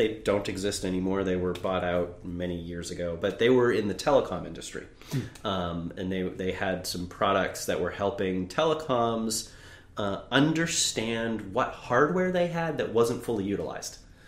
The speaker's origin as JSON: {"language": "English", "town": "Pittsburgh", "region": "Pennsylvania", "country": "United States", "tie": "born or raised there", "said": "I grew up in the Pittsburgh region."}